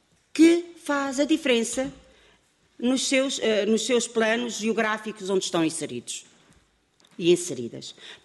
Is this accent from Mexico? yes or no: no; Portugal; Nós somos portugueses ciganos. Não somos ciganos portugueses. Nós somos portugueses ciganos.